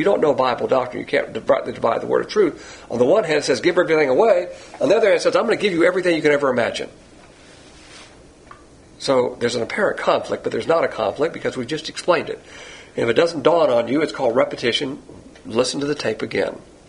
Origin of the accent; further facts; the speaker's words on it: Deep South, United States; I'm from the Deep South, and I'll have a ranchero.